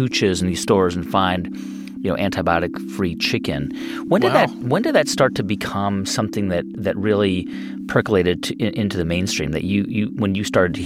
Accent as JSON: {"language": "English", "region": "California", "country": "United States", "tie": "born or raised there", "said": "I remember when I was a kid, I grew up in California"}